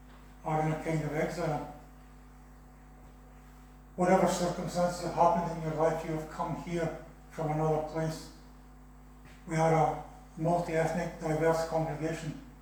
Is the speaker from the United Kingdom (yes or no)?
yes; Scotland, United Kingdom; accent: Scottish; have a Scottish accent on top of it. I am from Ayrshire, I don't even speak Scottish properly.